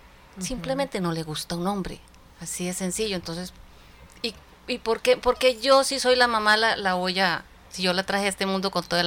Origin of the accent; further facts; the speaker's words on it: Santa Marta, Magdalena, Colombia; Bueno, yo soy de Santa Marta